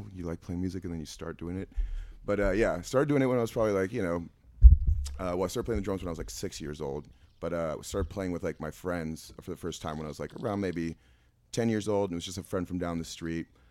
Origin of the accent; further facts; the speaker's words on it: Berkeley, California, United States; Well, I'm actually from Berkeley. I was the only one in the band when we started that was not from Oakland.